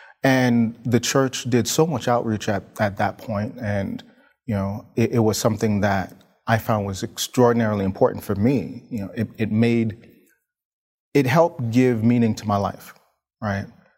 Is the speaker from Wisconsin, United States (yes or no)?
no; New York, United States; Growing up in New York, you have access to all kinds of religious literature and religious leaders